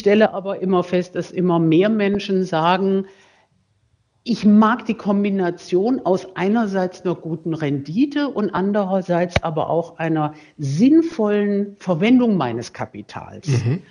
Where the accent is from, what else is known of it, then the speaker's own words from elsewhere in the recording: Hesse, Germany; now in Rhine-Main area, Germany; bin dann aus persönlichen Gründen wieder zurück in den Großraum Kassel, wo ich herstamme